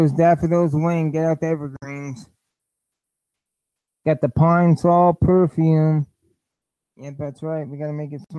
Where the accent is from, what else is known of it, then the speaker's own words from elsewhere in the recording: Lafayette, Indiana, United States; because this is my hometown, Lafayette, and you throw a boomerang, it would hit Delphi and come back.